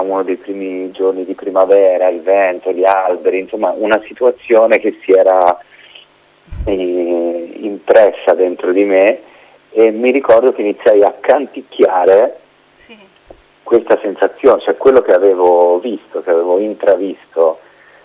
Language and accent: Italian; Tuscany, Italy; io sono cresciuto sulle colline vicino a Lucca, quindi ho passato proprio l'infanzia nei boschi, nei ruscelli